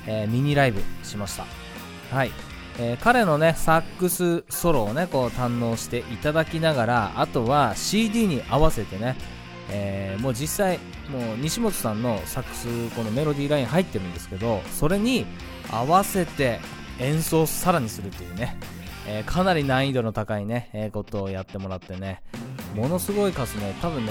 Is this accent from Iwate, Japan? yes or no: yes; Iwate, Japan; 僕もね岩手出身ですので、